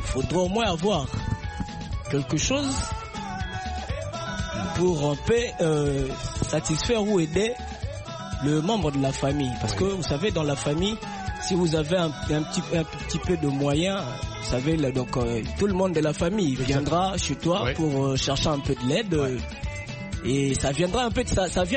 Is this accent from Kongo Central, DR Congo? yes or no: yes; Matadi, Kongo Central, DR Congo; je viens aussi de Matadi.